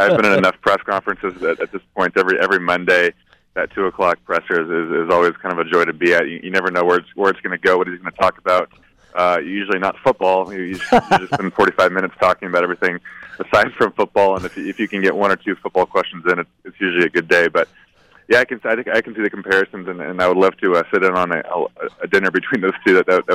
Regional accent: Dublin, California, United States; moved away as an adult; Well, I'm from the Bay Area, from a little town called Dublin. Not really a little town, but relative to the Bay Area, small town, and moved up to Moscow, Idaho in 2009 to attend the University of Idaho.

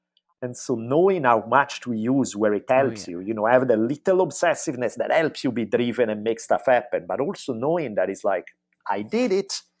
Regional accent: Italy; growing up in Italy

